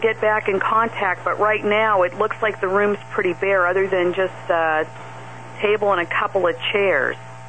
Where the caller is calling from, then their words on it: Columbus, Ohio, United States; Hi, Kevin. … from Columbus.